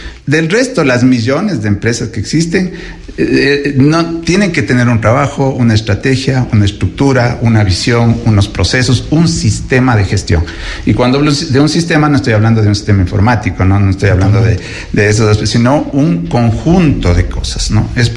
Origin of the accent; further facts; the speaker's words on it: Ecuador; también somos así, el ecuatoriano tendemos a hacer las cosas negativas